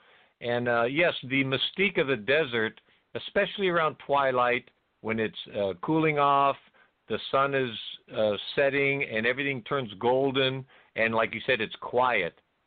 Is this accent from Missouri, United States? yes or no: no; Whittier, California, United States; And yes, I was born and raised in Whittier, and I only live like 15 miles from where I was born. So yeah, I'm kind of a West Coast guy, and I'm kind of stuck here.